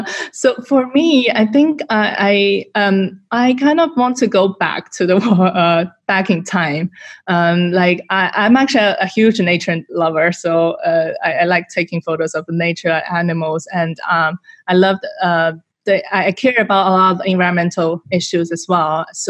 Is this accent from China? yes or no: yes; Shanghai, China; I am from China, and then from Shanghai. This is my hometown, which I really love a lot.